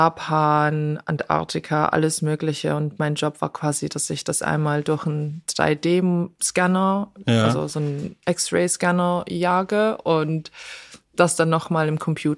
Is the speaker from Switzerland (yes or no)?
yes; Basel, Basel-Stadt, Switzerland; und dann bin ich wieder zurück in meine Heimatstadt, also Basel